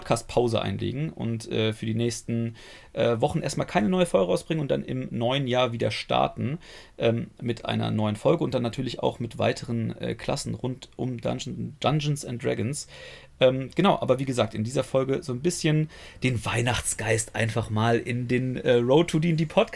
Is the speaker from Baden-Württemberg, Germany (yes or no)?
no; Rhineland-Palatinate, Germany; weil ich bin mittlerweile in meine Heimat gefahren und meine Heimat ist der Westerwald.